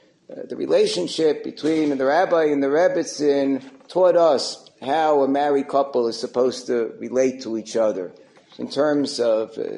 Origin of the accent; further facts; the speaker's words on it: United States; Growing up in Muncie, the community synagogue of Muncie was an unbelievable privilege.